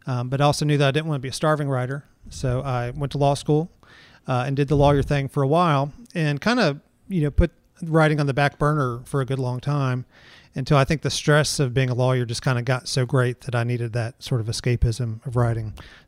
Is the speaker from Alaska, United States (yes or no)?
no; Cross Lanes, West Virginia, United States; So I'm originally from Cross Lanes, which is a suburb of Charleston, famous now for the casino that they have there, and went to West Virginia University.